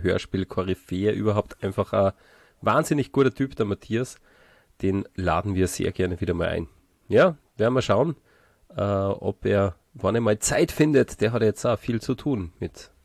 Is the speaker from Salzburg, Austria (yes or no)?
yes; Salzburg, Austria; aber auch für uns als Salzburger geht das nicht.